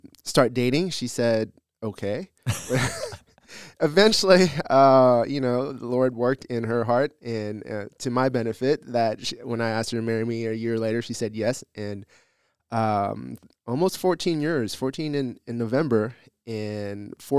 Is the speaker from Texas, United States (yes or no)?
yes; Texas, United States; also born or lived in Malaysia / China; I grew up in Texas. I wasn't born there. I was born in Malaysia, but raised in Texas and went overseas to do missions in China.